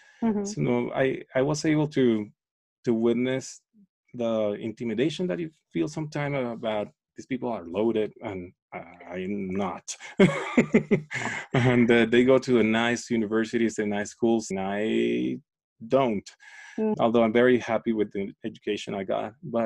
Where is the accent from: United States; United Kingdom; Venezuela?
Venezuela; Caracas, Capital District; I grew up in Venezuela, in Caracas. And in Caracas, you had the slums right next to the very ritzy areas.